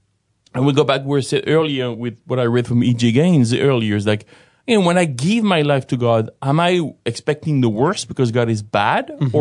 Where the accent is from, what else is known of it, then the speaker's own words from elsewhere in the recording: France; So I do sometimes ride motorcycles when I go back to France and my hometown. My sisters have motorcycles.